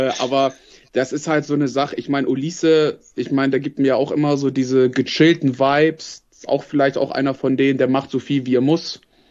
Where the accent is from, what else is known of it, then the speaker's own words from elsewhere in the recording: Bremen, Germany; Wollte ich ein größer Werner, sage ich als Bremer.